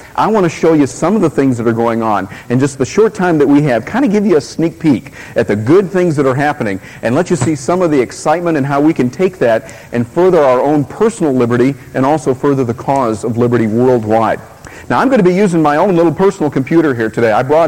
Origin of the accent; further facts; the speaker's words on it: Atlanta, Georgia, United States; Now, I'm from Atlanta.